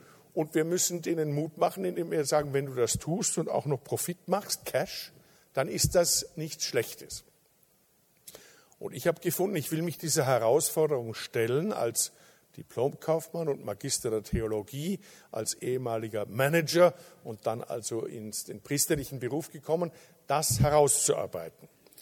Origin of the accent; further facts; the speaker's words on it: Carinthia, Austria; Ich bin in Kärnten aufgewachsen